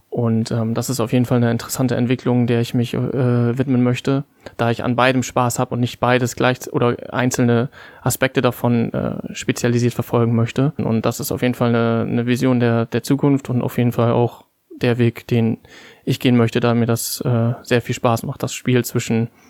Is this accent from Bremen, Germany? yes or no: yes; Bremerhaven, Bremen, Germany; wieder zurück in meine Heimat zu gehen und an der Hochschule Bremerhaven mein Informatikstudium fortzusetzen.